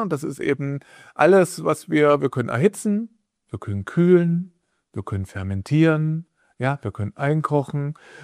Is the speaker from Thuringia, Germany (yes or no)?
yes; Thuringia, Germany; now in Berlin, Germany; Ich bin ja ein Thüringer Jung, ich wohne in Berlin.